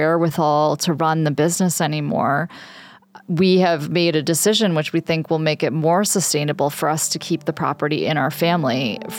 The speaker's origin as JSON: {"language": "English", "town": "Stowe", "region": "Vermont", "country": "United States", "tie": "born or raised there", "said": "So growing up in Stowe, I mean, it's really an idyllic lifestyle. I mean, you're in the middle of the Green Mountains and lots of outdoor space and small rural town."}